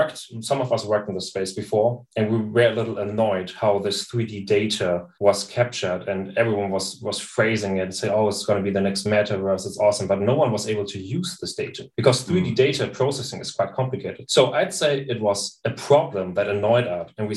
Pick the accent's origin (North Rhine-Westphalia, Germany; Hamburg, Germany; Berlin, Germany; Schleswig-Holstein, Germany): Schleswig-Holstein, Germany; Flensburg; moved away as an adult; I moved 600 kilometers away from Flensburg to Aachen to study there.